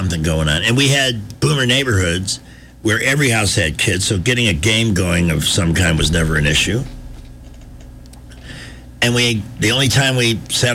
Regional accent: Midwest, United States; I'm from the Midwest. We didn't even know they existed.

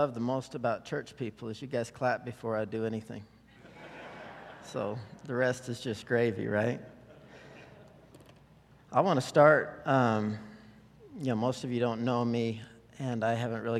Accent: Idaho, United States; I'm from Idaho. It just doesn't even seem like planet Earth when it's 111 degrees

